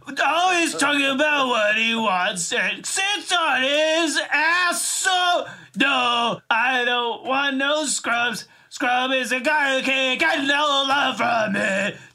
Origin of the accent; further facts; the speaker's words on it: Phoenix, Arizona, United States; I'm 23, and I'm from Phoenix, Arizona.